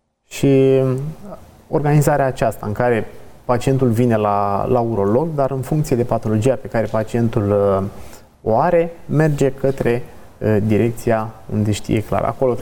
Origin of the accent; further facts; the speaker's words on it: Romania; Să nu uităm că noi, ca și români, atunci când plecăm într-un concediu pe afară